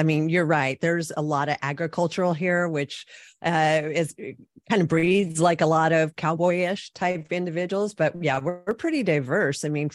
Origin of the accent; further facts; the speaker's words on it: Reno, Nevada, United States; moved away as an adult; now in California, United States; No, I'm actually born and raised in Reno, Nevada, which is right over the border. So I grew up in Nevada and hating Californians because they came in and drove crazy.